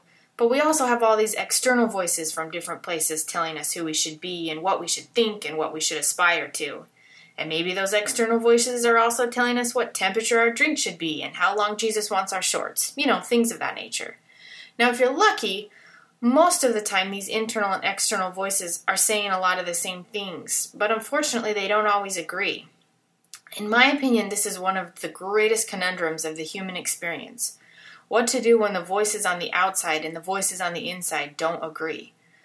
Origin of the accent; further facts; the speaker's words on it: Salt Lake City, Utah, United States; I grew up in Salt Lake. I went to the same high school that my parents went to.